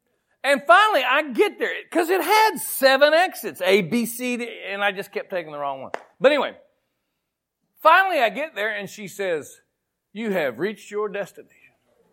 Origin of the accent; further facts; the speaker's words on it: Oklahoma, United States; I grew up in Oklahoma, not real north.